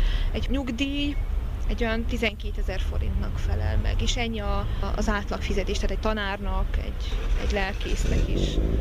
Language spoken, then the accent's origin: Hungarian; Vásárosnamény, Szabolcs-Szatmár-Bereg, Hungary; moved away; egy kisvárosban nőttem fel, ahol minden nagyon szép, nekem legalábbis nagyon szép, vásárosnemény.